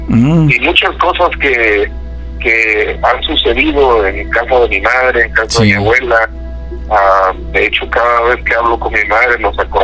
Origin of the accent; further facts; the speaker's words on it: Veracruz, Mexico; Soy del estado de Veracruz, he visto muchas cosas.